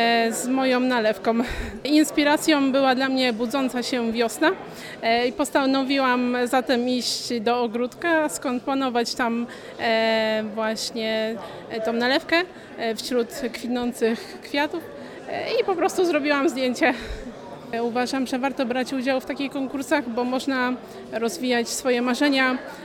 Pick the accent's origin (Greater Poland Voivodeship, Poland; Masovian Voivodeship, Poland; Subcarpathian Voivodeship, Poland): Masovian Voivodeship, Poland; Szkarada; pochodzę ze Szkarady. To jest w gminie Sanniki, powiat gostyniński.